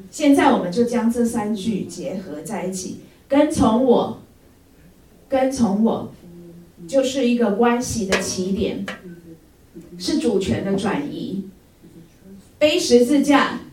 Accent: China; 我想用我们中国人的一句成语

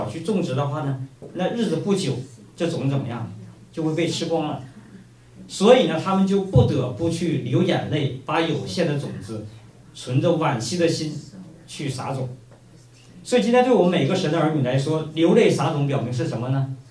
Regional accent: Northeast China, China; 在我们老家东北哈，那我看见我的长辈们他们种地的时候，他们也是欢欢喜喜的

